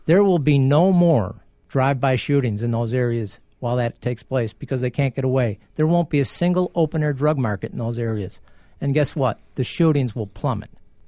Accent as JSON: {"language": "English", "town": "Chicago", "region": "Illinois", "country": "United States", "tie": "born or raised there", "said": "I grew up in Beverly where I was never worried about getting shot, okay?"}